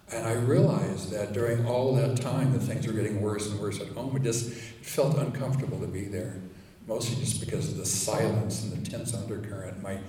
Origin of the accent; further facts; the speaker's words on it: Tucson, Arizona, United States; now in Denver, United States; Tucson, which is my hometown. It's where I grew up. I'm a native of the Southwest. When I was a kid growing up, especially from about age 10 until high school and went into the service.